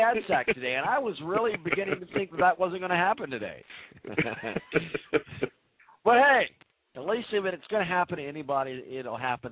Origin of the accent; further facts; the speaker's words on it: Indiana, United States; now in Indianapolis, United States; it's not really my hometown. I grew up south of here in southern Indiana, but where I live here in Indianapolis now, I own property.